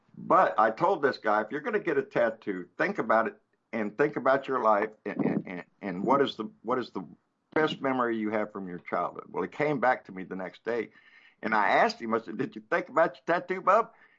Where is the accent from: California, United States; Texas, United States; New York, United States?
Texas, United States; Corpus Christi; also born or lived in Guantanamo, Cuba / New Orleans, United States; I grew up here in Corpus Christi a lot. I was a Navy brat, born in Guantanamo, Cuba, and floated around, but was basically here between Corpus Christi and New Orleans.